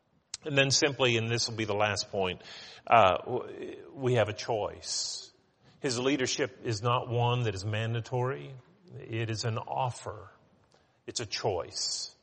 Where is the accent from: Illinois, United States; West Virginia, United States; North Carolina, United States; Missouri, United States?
West Virginia, United States; When I grew up in West Virginia, and to go to my grandma and granddad's house, you just go straight down the Ohio River, and the road just followed the river right down the road.